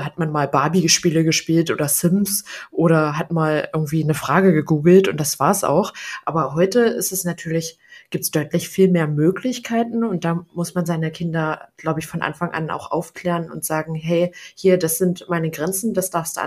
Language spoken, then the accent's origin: German; Lower Saxony, Germany; da war ich beim Konzert in Wolfsburg und ich komme ja aus der Gegend